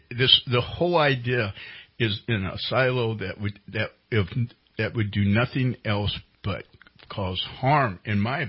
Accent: the South, United States; I've got stories like that from growing up in the South. I mean, I went to a segregated high school.

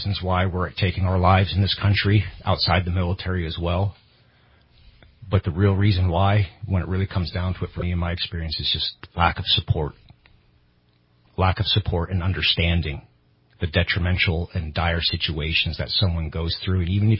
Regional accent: California, United States; My service to this country, and because I come from Shasta County, I lost the ability to be a father

